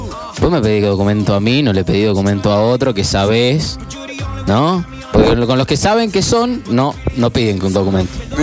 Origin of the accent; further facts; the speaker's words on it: Patagonia, Argentina; yo que soy oriundo de la Patagonia, vine acá